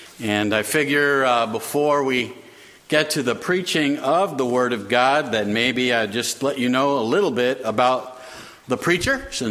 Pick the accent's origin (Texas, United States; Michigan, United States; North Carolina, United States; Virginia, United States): Virginia, United States; Roanoke; My teen years were then misspent in Roanoke, Virginia, and I was far from the Lord.